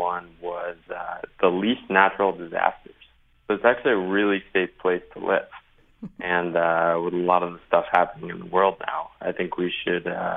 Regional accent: Connecticut, United States; So as background, I grew up, born and raised in Connecticut, went to the University of Connecticut.

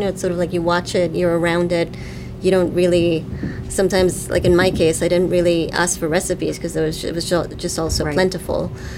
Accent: England, United Kingdom; born there; I was born in England, and my parents are originally from India. They moved to Pakistan in 1948

